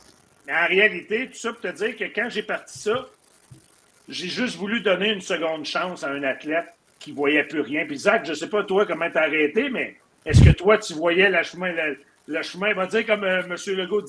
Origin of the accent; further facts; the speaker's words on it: Quebec, Canada; par chez nous au Québec, ça délimite les ligues.